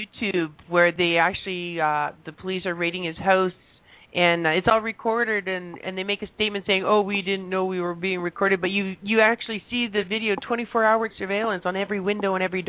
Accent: Canada; Mind you, that's American. We're Canadian.

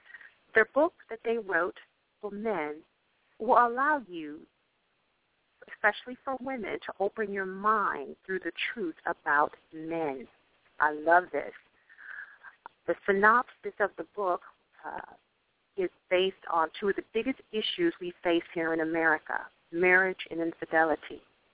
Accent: Akron, Ohio, United States; born and raised in Akron, Ohio. Many of you have heard that state before.

